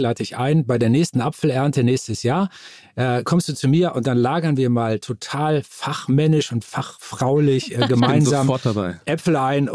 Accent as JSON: {"language": "German", "town": "Assel", "region": "Lower Saxony", "country": "Germany", "tie": "born or raised there", "said": "ich bin aufgewachsen in dem Dorf Assel-Amor im Landkreis Stade in Norddeutschland."}